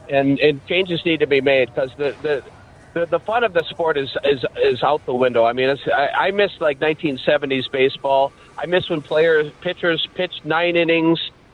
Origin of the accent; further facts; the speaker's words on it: Minnesota, United States; I'm a Minnesotan.